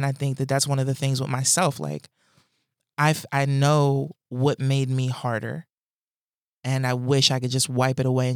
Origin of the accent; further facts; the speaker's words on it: New Jersey, United States; I came at it like, you know, I'm from Jersey, you know what I'm saying?